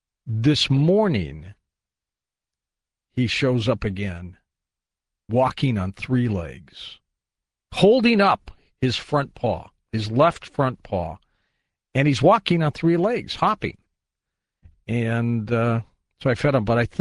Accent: Detroit, Michigan, United States; born there; I was born in Detroit.

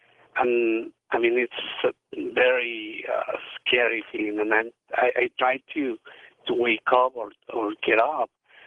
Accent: Mexico City, Mexico; even one time I'm from Mexico City, and I went visit my family, and that happened over there too.

